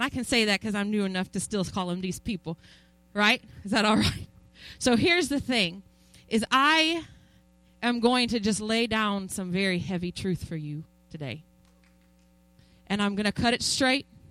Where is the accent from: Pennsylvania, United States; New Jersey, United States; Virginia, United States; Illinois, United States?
Illinois, United States; also born or lived in North Dakota; I was born in the North Dakota, but I was raised in Illinois with my father and my mother